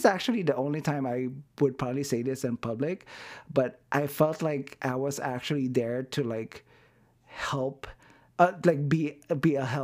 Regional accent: Las Vegas, Nevada, United States; but most of my life I grew up in Vegas.

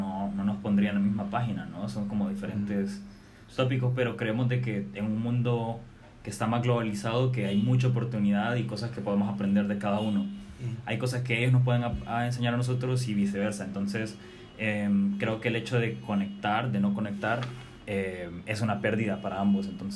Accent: El Salvador; yo soy de El Salvador, originalmente. Me eduqué como economista, no sé, estudié economía, pero me muevo en cualquier cosa. Entonces, he estado trabajando en diferentes partes del mundo

